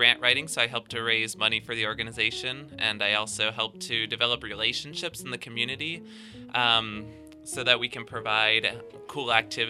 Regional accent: Cranberry Township, Pennsylvania, United States; now in Shaler, United States; I'm actually from Cranberry Township up in Butler County. But now I live in Shaler.

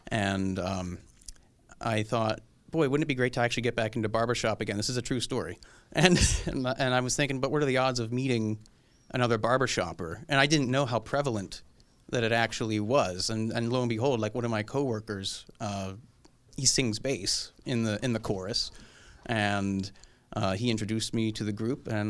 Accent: Lewistown, Pennsylvania, United States; now in Pittsburgh, United States; We're originally from central Pennsylvania, the Lewistown, kind of like near the State College region.

